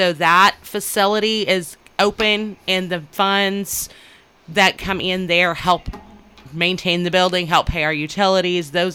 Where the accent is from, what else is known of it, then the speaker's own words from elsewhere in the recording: Bartlesville, Oklahoma, United States; now in Coffeyville, United States; You know, we're actually from the Bartlesville area, and he said, no, I need you in Coffeyville.